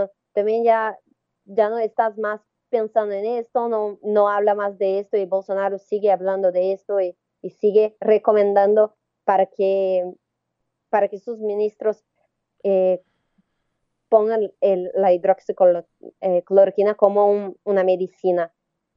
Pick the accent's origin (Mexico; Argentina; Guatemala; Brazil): Brazil; Spanish is a second language; para nosotros que somos brasileños, es cada vez más difícil ver el fin de esta pandemia en Brasil